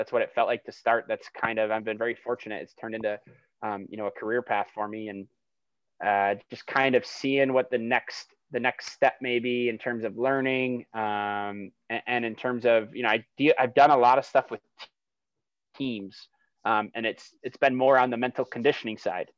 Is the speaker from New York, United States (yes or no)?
yes; Hilton, New York, United States; And I'm from Hilton, and I love that there's a lot of land out here